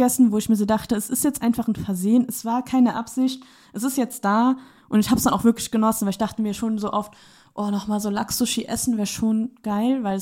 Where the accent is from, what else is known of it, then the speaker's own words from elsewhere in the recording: Eifel, Germany; weil ich komme ja eigentlich aus der Eifelregion.